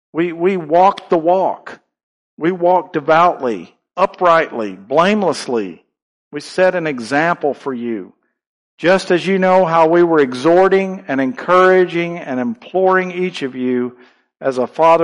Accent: Virginia, United States; I grew up in Virginia, and we had some cows and stuff

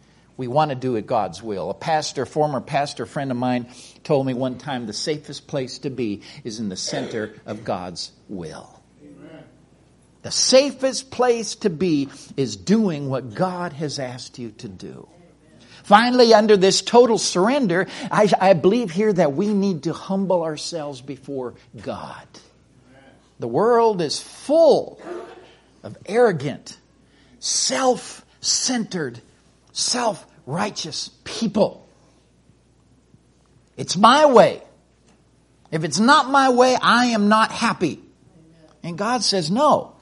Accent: Minnesota, United States; Mom and grandpa and grandma, they were up in Minnesota. We're originally from Minnesota.

